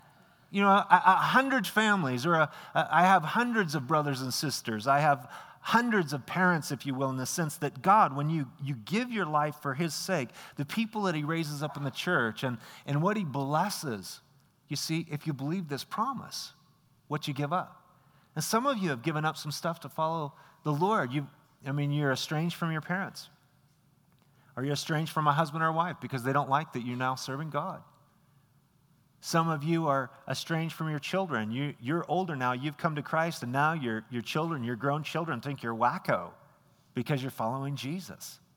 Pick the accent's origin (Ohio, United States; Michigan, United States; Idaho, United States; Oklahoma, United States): Idaho, United States; Filer; I'm from a little town called Filer down. I always say I'm from Twin. I'm not really from Twin, but it's the most, nobody knows where Filer's at. So even though it is the vacation capital of Idaho.